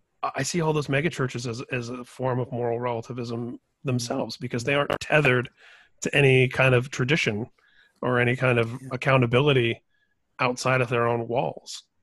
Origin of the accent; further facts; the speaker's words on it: Indiana, United States; for me as a Irish Catholic kid who grew up in Indiana